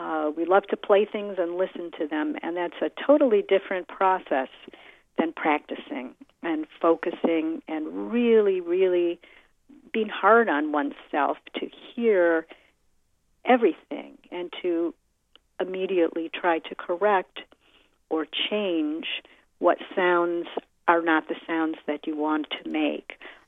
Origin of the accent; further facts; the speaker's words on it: Detroit, Michigan, United States; Well, I grew up in Detroit. No one in my family is a professional musician